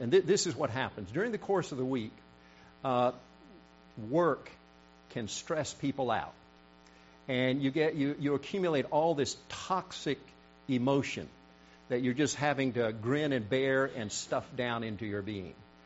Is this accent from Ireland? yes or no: no; South Korea; I was born and raised in Korea.